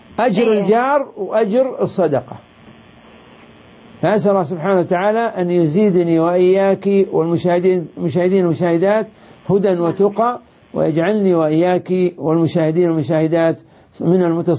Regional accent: Saudi Arabia; عندنا في السعودية

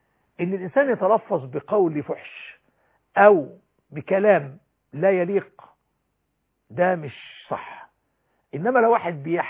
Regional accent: Egypt; وأن يجعل بلدنا مصر أمنا أمانا

